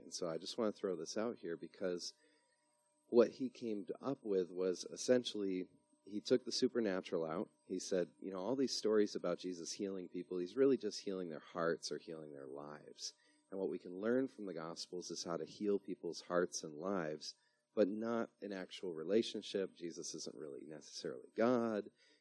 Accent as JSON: {"language": "English", "town": "Rochester", "region": "New York", "country": "United States", "said": "And I'm from Rochester, New York."}